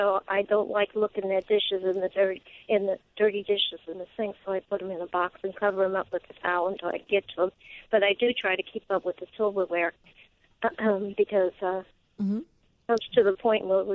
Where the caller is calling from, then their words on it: Woodstock, Illinois, United States; Woodstock, Illinois.